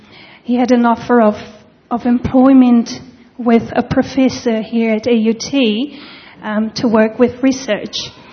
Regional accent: Castro, Paraná, Brazil; English is a second language; also born or lived in Curitiba; we were born in a small town in inland in the southern part of Brazil, and that's called Castro. It's got about 60,000 inhabitants here

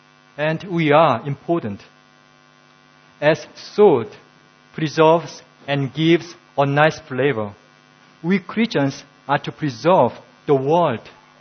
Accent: South Korea; You know, I'm from South Korea.

